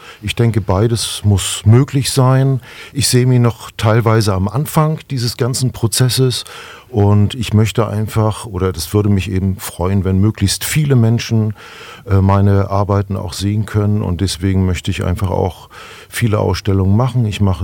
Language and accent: German; Northern Germany, Germany; aber ich möchte eben wieder nach Norddeutschland ziehen, jetzt in den nächsten 2 Jahren. Und es ist eben sozusagen meine alte Heimat. Das heißt, ich komme von der Küste, ich komme von der Ostsee, ich mag die Ostsee sehr gerne.